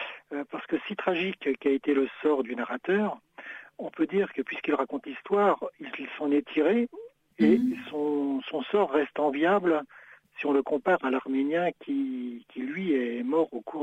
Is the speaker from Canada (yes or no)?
no; France; Je suis né en France, j'y ai fait mes études, je porte un nom italien, j'écris sur l'Antiquité romaine, et donc pendant longtemps, mon arménité a été occultée.